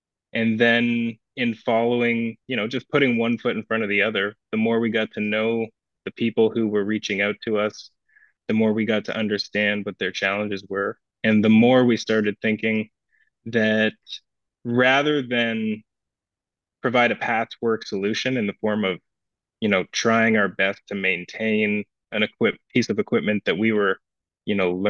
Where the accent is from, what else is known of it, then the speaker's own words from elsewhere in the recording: Ottawa, Ontario, Canada; born and raised in Ottawa.